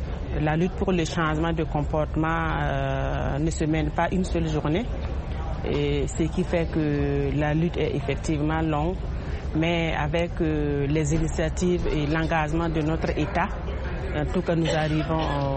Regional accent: Burkina Faso; chez nous, au Burkina, les femmes sont 100% agricultrices

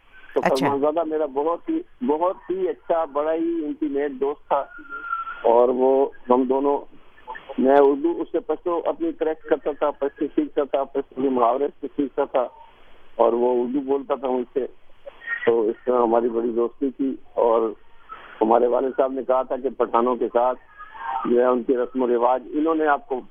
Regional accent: Mardan, Khyber Pakhtunkhwa, Pakistan; also born or lived in Bareilly, India; میں 20 اکتوبر 1947 کو بریلی میں پیدا ہوا تھا. اور 25 دسمبر 1947 کو میرے والد صاحب نے وہاں سے مائگریٹ کیا

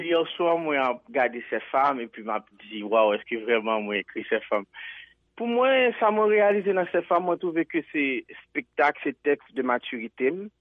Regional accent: Haiti; c'est réalité pas nous en tant qu'haïtien.

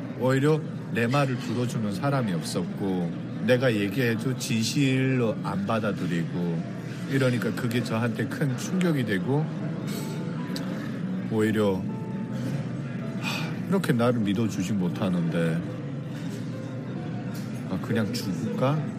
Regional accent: North Korea; born or raised there; now in South Korea

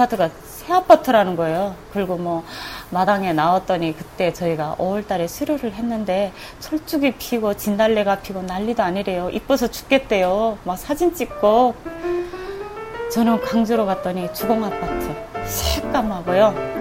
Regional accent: North Korea; now in South Korea; 저희 탈북민들은 다 같은 조선 사람이긴 한데 말만 통하는 이방인이다.

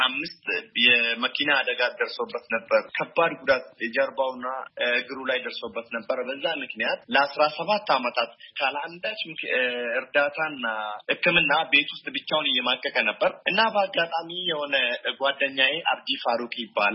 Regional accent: Limu Kosa, Oromia, Ethiopia; now in Jimma, Ethiopia; ማለት እንግዲህ በማህበራዊ ድረገጽ የተወሰኑ ሰዎች ያውቁኛል። ጂማዞን ሊሞ ኮሳውራዳ ነው ተወልጄ ያደኩት። ትምህርቴን አንደኛ ደረጃ ለኩቺሜ በመትገኝ ትምህርት ቤት ነው የጀመርኩት። ሁለተኛ ደረጃ ጆራ ቦቶር ነው የተማርኩት። ጂማ ነው የምኖረው በዚህ ሰዓት።

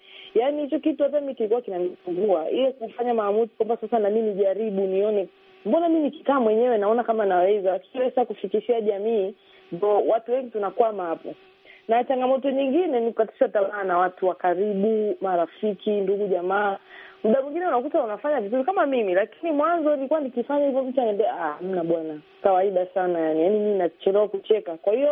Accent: Babati, Manyara, Tanzania; mimi nimekuwa Babati, nimezaliwa huko, nimekaa na Wairaki, nawafahamu Wairaki. Hata watu wengine wanajua mimi ni Mwiraki.

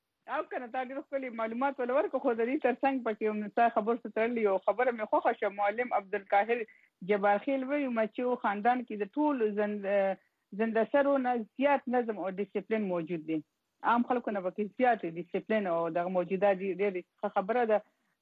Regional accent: Bajaur, Khyber Pakhtunkhwa, Pakistan; او زه د پاکستان باجوړ یم

